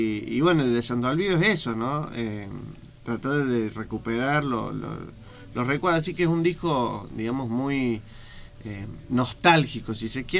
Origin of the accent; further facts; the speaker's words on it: Córdoba, Argentina; Yo nací en Barrio General Paz, después viví 3 años en San Vicente, bueno, como verán.